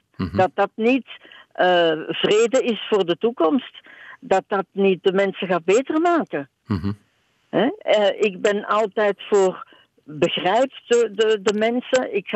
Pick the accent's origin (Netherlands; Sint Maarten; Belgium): Belgium; We zijn allemaal Belgen, of bijna allemaal die hier wonen